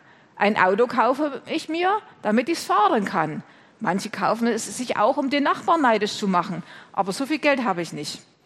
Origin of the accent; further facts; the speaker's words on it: Klingenthal, Saxony, Germany; ich bin in Klingenthal christlich aufgewachsen, habe mich mit 14 Jahren dann bei der Konfirmandenfreizeit persönlich entschieden, dass ich mit Jesus leben will